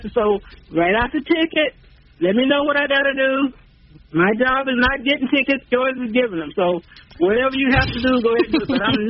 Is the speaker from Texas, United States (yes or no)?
yes; Texas, United States; I'm a 72-year-old black woman, born and raised in Texas, and had parents who always made us know who we were